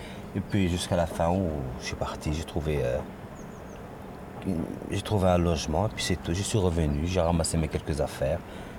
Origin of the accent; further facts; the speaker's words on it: Morocco; Ah, moi, je suis marocain.